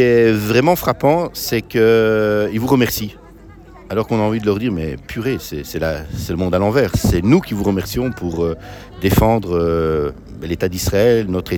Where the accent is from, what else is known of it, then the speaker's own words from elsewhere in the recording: Belgium; born there; Oui, je suis belge, je suis né en Belgique.